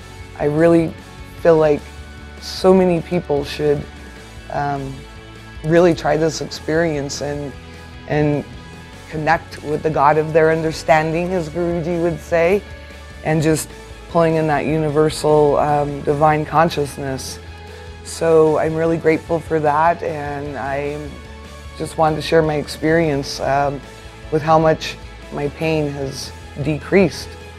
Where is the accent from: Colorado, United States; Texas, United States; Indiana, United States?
Colorado, United States; Durango; I'm from Durango, Colorado.